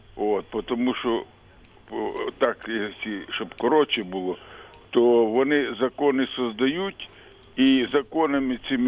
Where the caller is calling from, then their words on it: Kherson, Kherson Oblast, Ukraine; Я з Херсона